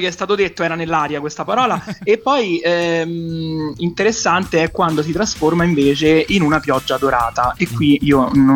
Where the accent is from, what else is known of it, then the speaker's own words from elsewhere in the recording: Ardea, Lazio, Italy; also born or lived in Rome; Ardea come la volete chiamare, vicino, che è la città dalla quale vengo io. Esatto, quindi insomma io sono nato a Roma, però ho vissuto lì tanti anni